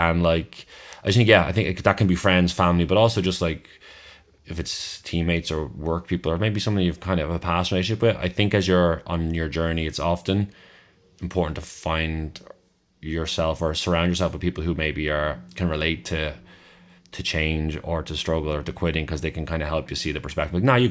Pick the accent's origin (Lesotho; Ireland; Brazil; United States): Ireland; Dublin, Leinster; also born or lived in Cavan; kind of from where I grew up in Dublin before we moved to Cavan.